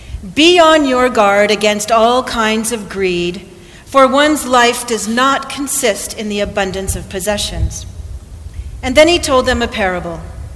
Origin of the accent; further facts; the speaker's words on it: Hawaii, United States; now in Thousand Oaks, United States; I then went to Hawaii and served in my hometown for 3 years, which is proof that you can go home again.